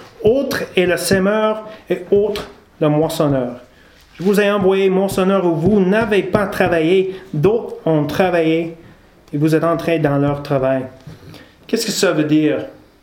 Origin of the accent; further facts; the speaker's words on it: British Columbia, Canada; Je veux retourner chez moi en Colombie-Britannique.